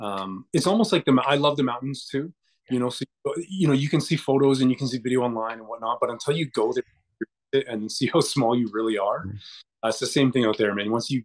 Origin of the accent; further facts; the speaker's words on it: Toronto, Ontario, Canada; also born or lived in Newfoundland; Came back to Toronto and I did the rest of my growing up, such as it was, in Toronto.